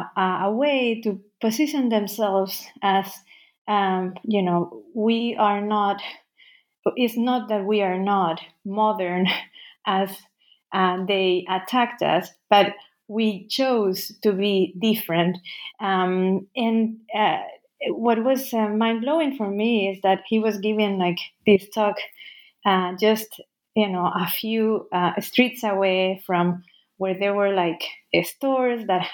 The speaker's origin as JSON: {"language": "English", "region": "Basque Country", "country": "Spain", "tie": "born or raised there", "said": "very famous for very famous for a transporter bridge very close to my hometown, the first one of its kind, El Puente Colgante."}